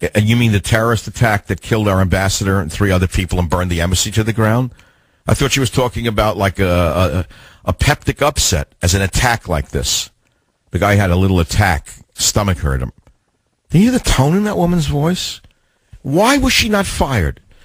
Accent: New York, United States; You know, there's one thing about when I grew up in New York, everywhere you went, there was a cemetery.

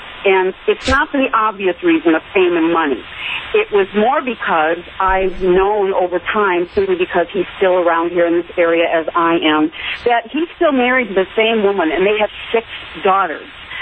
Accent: Ireland; I'm Irish.

